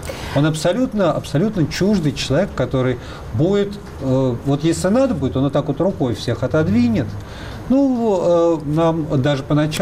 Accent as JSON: {"language": "Russian", "region": "Moscow", "country": "Russia", "tie": "born or raised there", "said": "я тоже являюсь коренным москвичом. В общем, много поколений моих предков живут в Москве, в центре Москвы. То есть мы жили раньше на Большой Дмитровке, потом в силу разных причин, когда потребовалось, так сказать, нас переселили, нам удалось переселиться здесь по соседству"}